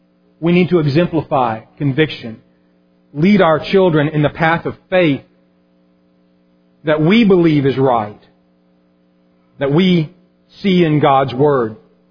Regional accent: Colorado, United States; It was actually in October when I was growing up in Colorado.

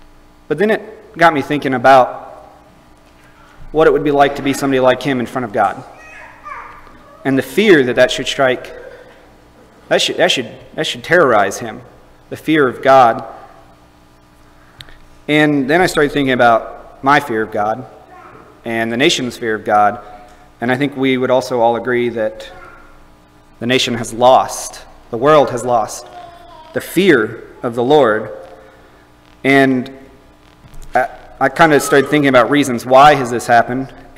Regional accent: United States; I speak of this as an American

